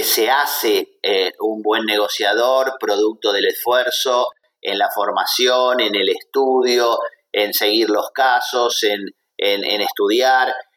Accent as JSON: {"language": "Spanish", "country": "Argentina", "said": "como muchos argentinos, yo también tengo una cercanía con España porque mi abuelo, como tantos otros argentinos, bueno, tengo un abuelo asturiano"}